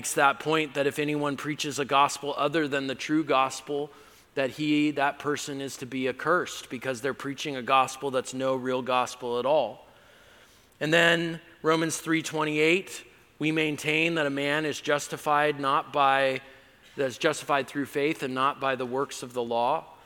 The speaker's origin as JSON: {"language": "English", "region": "California", "country": "United States", "said": "I think it's this free Texas air that, as a Californian, we're just not used to freedom like this."}